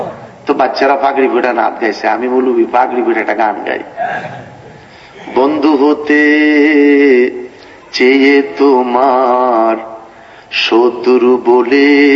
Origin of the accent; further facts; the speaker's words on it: Comilla, Chittagong Division, Bangladesh; আমি অরিজিনাল কুমিল্লার ছেলে, ভাষাগত দিক থেকে আঞ্চলিকতা এদিক সেদিক হতে পারে